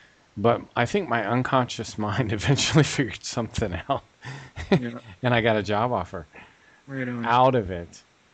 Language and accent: English; Cincinnati, Ohio, United States; I grew up in Cincinnati, which, you know, is nothing like Beijing, which we were talking about, or it's nothing like Bangladesh, but it's fairly crowded.